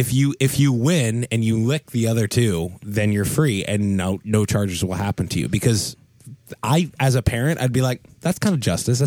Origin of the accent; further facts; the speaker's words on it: Delaware, United States; born there; And the last story, taking place in my home state of birth, Delaware.